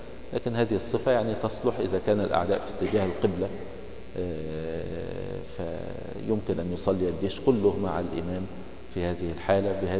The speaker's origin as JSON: {"language": "Arabic", "country": "Egypt", "said": "مش هكذا عندنا في مصر يقول الراجل"}